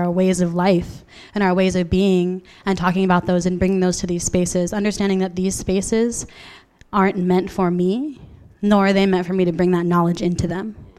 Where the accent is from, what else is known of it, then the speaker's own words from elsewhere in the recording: Washington, United States; I'm from the Yakima Nation in so-called Washington State.